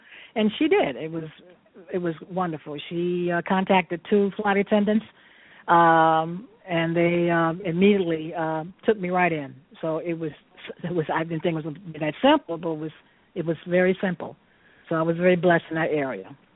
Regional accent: Chicago, Illinois, United States; Me being born and raised in Chicago, it put me in kind of a little shock.

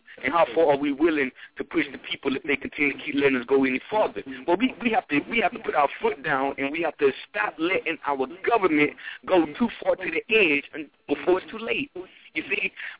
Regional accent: United States; I mean, I am truly an American, but we are some of the most nonchalant, lethargical people on the face of the earth

